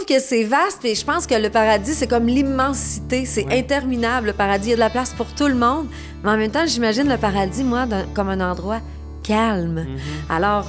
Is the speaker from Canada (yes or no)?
yes; Girardville, Quebec, Canada; also born or lived in Alma; Alma, moi, Alma. C'est Girardville, mais ça reste le même centre.